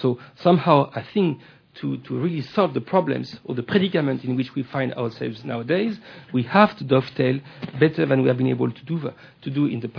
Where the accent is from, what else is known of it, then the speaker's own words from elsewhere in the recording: France; accent: French; English is a second language; I'll apologize for my French accent and my grammar, which is not perfect.